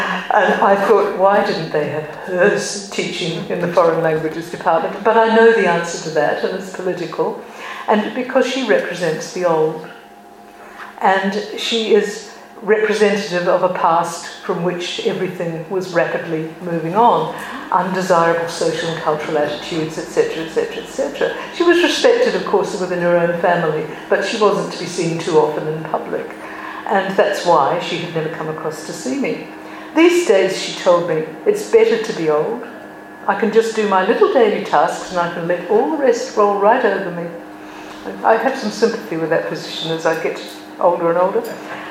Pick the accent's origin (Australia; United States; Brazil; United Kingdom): Australia; And in the end, I just give up and I say, "Look, I'm from Australia."